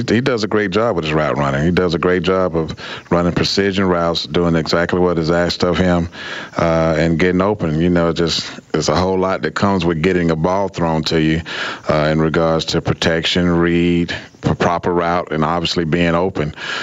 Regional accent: Augusta, Georgia, United States; I'm from Augusta, Georgia. Born and raised, played 10 years in the NFL, and after playing, got into coaching.

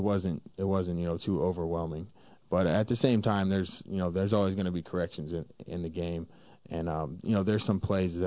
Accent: Tennessee, United States; It's actually the closest game to my house. I'm from Tennessee, so I think it's like a six-hour drive.

